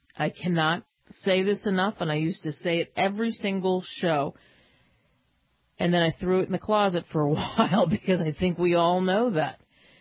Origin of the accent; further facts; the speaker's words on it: United States; I love living in this country. I love being an American.